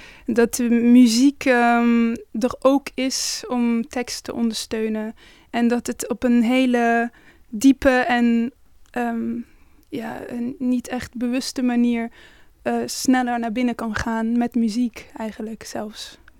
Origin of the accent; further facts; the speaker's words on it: Amsterdam, North Holland, Netherlands; born there; ik ben in Amsterdam geboren. Maar ja, inderdaad, ik ben 20 jaar later teruggekomen om op het conservatorium te studeren.